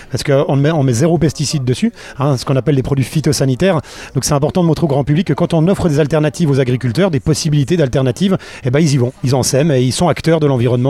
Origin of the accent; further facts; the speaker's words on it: Grand Est, France; je suis natif des Vosges